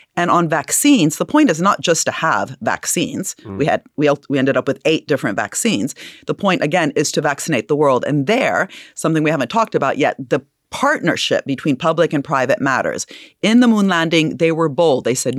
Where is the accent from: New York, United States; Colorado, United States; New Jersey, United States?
New Jersey, United States; Princeton; I grew up in Princeton